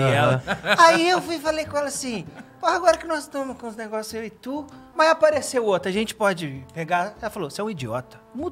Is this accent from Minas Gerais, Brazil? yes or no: yes; Belo Horizonte, Minas Gerais, Brazil; born there; Em BH, nasci em BH.